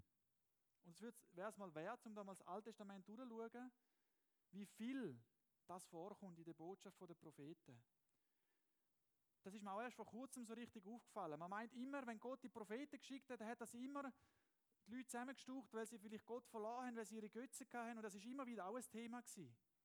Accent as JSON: {"language": "German", "country": "Switzerland", "said": "geht das mich als Schweizer, geht mich das als"}